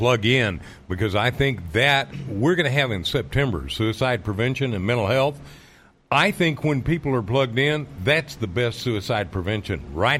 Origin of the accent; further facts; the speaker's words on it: Dallas, Texas, United States; because I grew up here in Dallas with the greatest cooks in the world